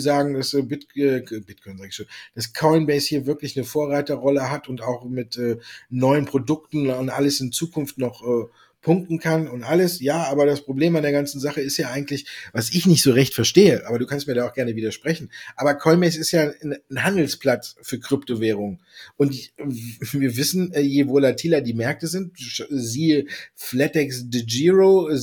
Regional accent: Düsseldorf, North Rhine-Westphalia, Germany; born there; ich bin ja in Düsseldorf geboren

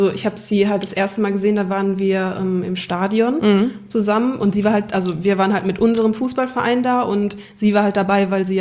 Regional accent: Worms, Rhineland-Palatinate, Germany; now in Cologne, Germany; Bei Worms.

